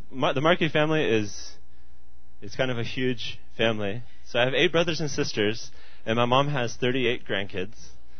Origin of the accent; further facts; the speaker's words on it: Ukraine; accent: American; I'm from Ukraine, but as you notice, I speak with a normal American accent?